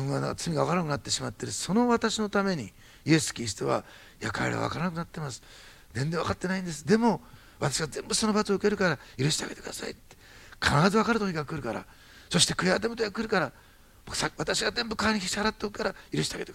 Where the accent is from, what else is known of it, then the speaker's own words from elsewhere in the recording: Osaka, Japan; born there; moved away as an adult; 大阪生まれですけど東京行った時ですね、浪人時代から行って